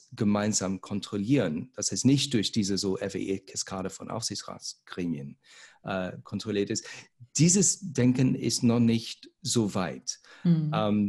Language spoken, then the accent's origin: German; Cologne, North Rhine-Westphalia, Germany; Ich als Kölner bin irgendwie auch Miteigentümer von RWE.